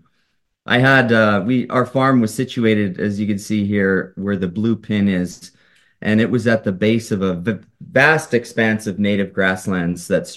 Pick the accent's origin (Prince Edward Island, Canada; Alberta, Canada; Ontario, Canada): Alberta, Canada; my roots, I'm from Southern Alberta, grew up on a sort of a mixed farm near the Montana border.